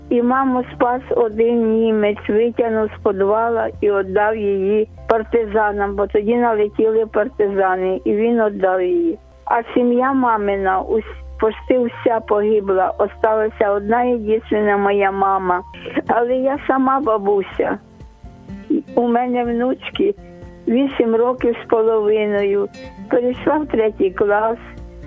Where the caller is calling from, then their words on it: Kyiv, Ukraine; Я з Києва, з Оболоні.